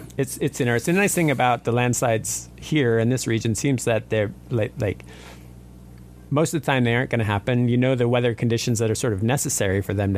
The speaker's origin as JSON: {"language": "English", "town": "Sitka", "region": "Alaska", "country": "United States", "tie": "born or raised there", "said": "Growing up in Sitka, especially, you know, we don't have. You know, the longest watershed here might be 10 miles, 15 miles at the most."}